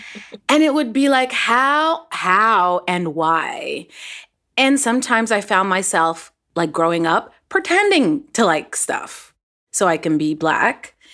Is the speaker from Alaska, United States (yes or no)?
no; Texas, United States; You know, like I said, I grew up in Texas. I didn't grow up around a lot of Black African-American people. I grew up around some Sudanese people, Arabs and Muslims and all different kinds of people like that.